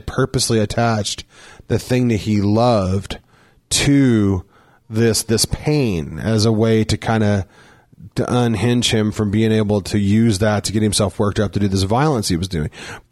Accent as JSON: {"language": "English", "country": "Ireland", "said": "maybe because it's Irish and I'm Irish, it's in our soul."}